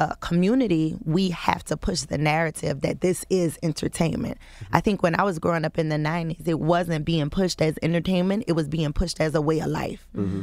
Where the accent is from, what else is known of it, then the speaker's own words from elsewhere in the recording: the South, United States; And then if you also think about it, like, we're from the South.